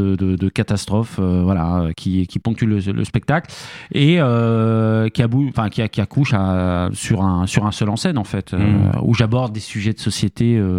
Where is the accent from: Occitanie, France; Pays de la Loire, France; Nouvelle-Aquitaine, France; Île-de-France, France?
Île-de-France, France; Pour celles et ceux qui ne connaîtraient pas la Seine-et-Marne, c'est un département rural d'Île-de-France. Et je viens de Seine-et-Marne.